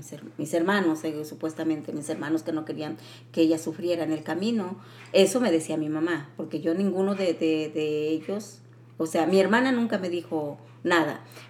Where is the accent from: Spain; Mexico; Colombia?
Mexico; moved away as an adult; yo me vine de México embarazada de 4 meses de ti.